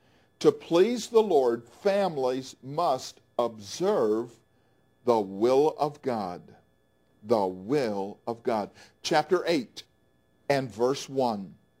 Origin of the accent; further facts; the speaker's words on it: New York, United States; But when I was a little boy growing up in Western New York, I began my lifelong love of trains.